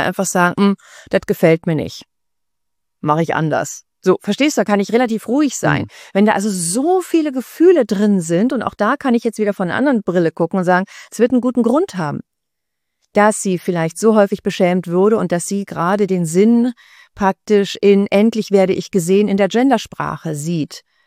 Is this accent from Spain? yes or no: yes; Spain; also born or lived in Germany; aber ich bin auch Spanierin, habe in Deutschland gelebt, das ist ja nicht dasselbe.